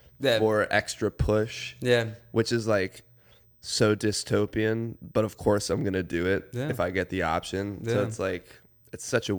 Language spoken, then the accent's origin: English; Atlanta, Georgia, United States; now in Athens, United States; Because I grew up in Atlanta.